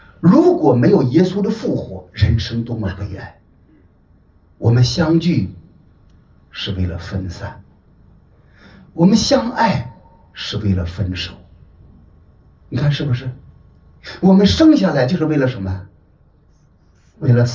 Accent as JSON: {"language": "Chinese", "country": "China", "said": "这个哭泣就是我们人类的画面，就是我们中国人的画面。"}